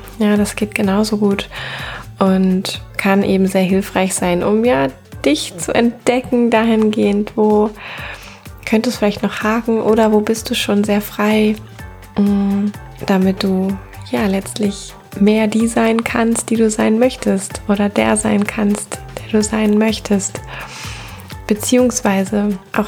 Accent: Cologne, North Rhine-Westphalia, Germany; ich komme aus Köln und ich arbeite hier als Sexual- und Life-Coach

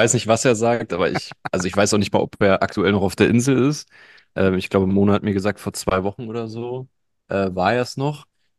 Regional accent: Berlin, Germany; Ich als Berliner habe da auf jeden Fall andere Referenzwerte

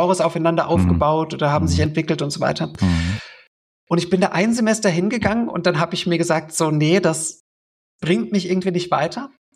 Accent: Berlin, Germany; ich bin selbst in Köpenick zur Schule gegangen

